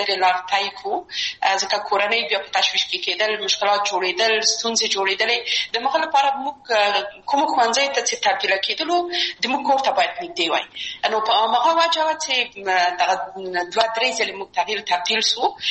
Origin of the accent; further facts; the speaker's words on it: Kabul, Afghanistan; زه اصلا د میدان وردګ ولایت یم او په کابل کې بیا زیږیدلې یم په کابل کې زیږیدلې یم په کابل کې لوی اسوم